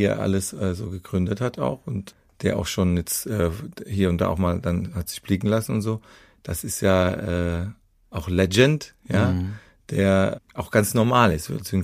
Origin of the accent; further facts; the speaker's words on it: Mannheim, Baden-Württemberg, Germany; wenn dann als Mannheimer dann auch dieses SCH und CH und wie wir das intensive